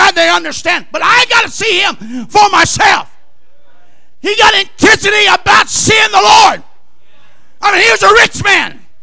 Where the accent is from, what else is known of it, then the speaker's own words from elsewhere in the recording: Oklahoma, United States; Gazelles. I'm from Oklahoma. They understand that.